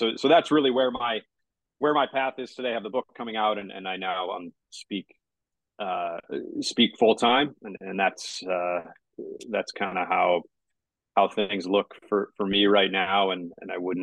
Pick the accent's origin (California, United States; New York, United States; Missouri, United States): Missouri, United States; St. Louis; moved away as an adult; also born or lived in Singapore; So I grew up in St. Louis in the Midwest in the United States.